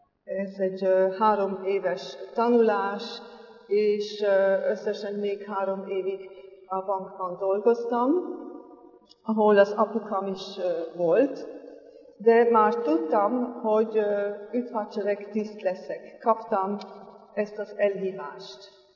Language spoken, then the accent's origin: Hungarian; Switzerland; Hungarian is a second language; moved away as an adult; now in Hungary; Svájcban nőttem fel, egy elég nagy családban, 5 gyerek voltunk, és ott Basel mellett a német, svájci német részen laktunk.